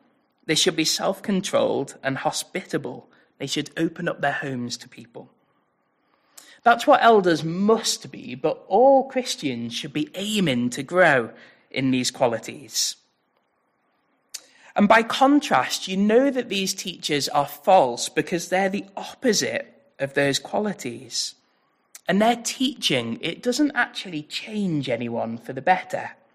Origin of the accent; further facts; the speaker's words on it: Liverpool, North West England, United Kingdom; But I'm actually from Liverpool. I've lived there all my life. I've never moved. I've always been from there.